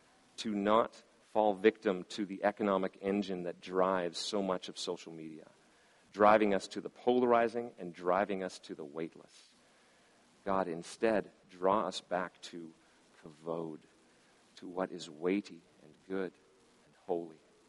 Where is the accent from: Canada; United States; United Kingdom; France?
Canada; found in large quantities in Labrador and Newfoundland within my home country of Canada